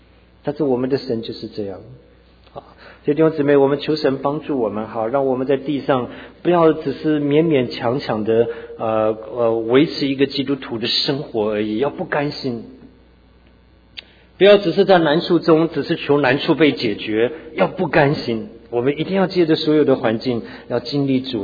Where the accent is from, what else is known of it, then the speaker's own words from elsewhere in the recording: Anping, Tainan, Taiwan; 因为我从小在台湾安平长大，那安平是拜偶像很厉害的地方哈，安平台南。